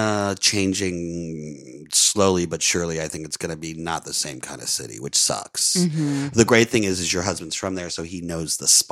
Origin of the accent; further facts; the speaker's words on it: New Orleans, Louisiana, United States; I'm from New Orleans.